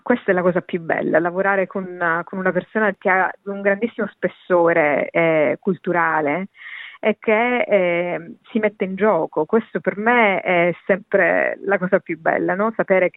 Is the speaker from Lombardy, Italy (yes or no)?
no; Sicily, Italy; perché io sono siciliana e perché per me è stata una grande sfida raccontare le cose che io penso che siano più importanti della mia Sicilia